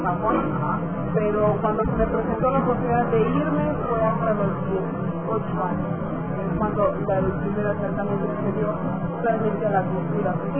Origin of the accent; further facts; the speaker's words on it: Mexico; De México.